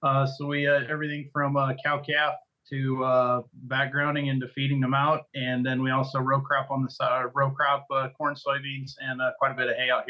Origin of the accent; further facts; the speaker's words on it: Iowa, United States; I mean, I grew up in Western Iowa, and there we didn't have any irrigation, didn't have any chemigation